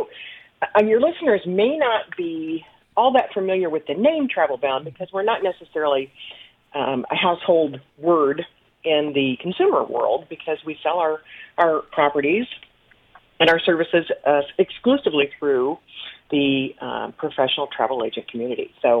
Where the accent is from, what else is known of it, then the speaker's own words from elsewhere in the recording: Indianapolis, Indiana, United States; Listen, I grew up in Indianapolis, Indianapolis Motor Speedway.